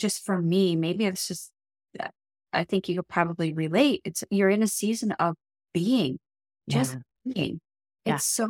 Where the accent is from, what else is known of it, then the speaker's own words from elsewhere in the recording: New York, United States; my hometown, my small little rinky-dink town that I grew up at in the South Towns outside Buffalo, New York.